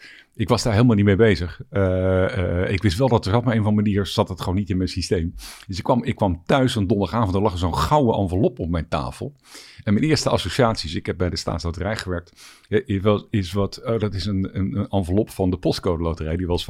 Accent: Den Helder, North Holland, Netherlands; also born or lived in Rotterdam; Ik kom oorspronkelijk uit Den Helder. Ik ben in Rotterdam geboren, maar in Den Helder mijn jeugd doorgebracht.

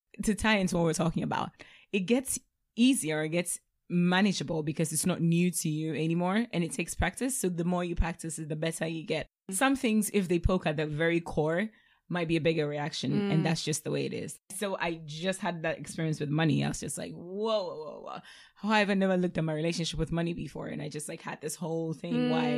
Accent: Ghana; My view on this could be different because I'm from Ghana

